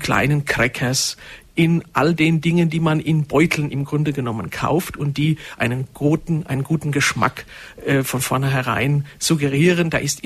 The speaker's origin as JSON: {"language": "German", "country": "Germany", "said": "wir Deutsche"}